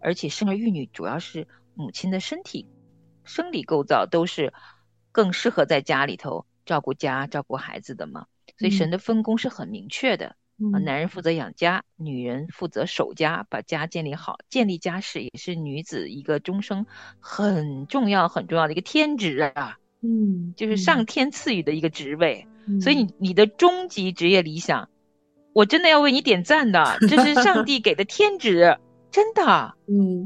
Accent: North China Plain, China; 我是在华北大平原长大的。

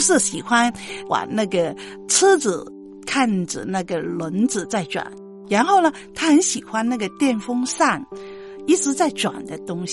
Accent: Shenzhen, Guangdong, China; now in Hong Kong; 我是在深圳出生的，也是在深圳上学。我是嫁过来香港这个地方的

